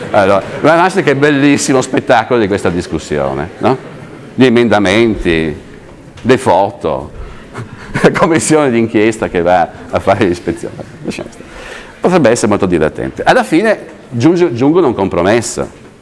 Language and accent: Italian; Trieste, Friuli-Venezia Giulia, Italy; Io vengo da Trieste, Trieste è sotto, io vengo anche da Trieste